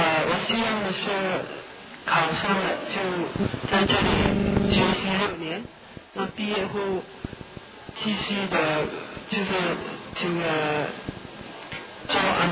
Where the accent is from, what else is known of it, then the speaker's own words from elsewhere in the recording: Singapore; 我是从新加坡来的。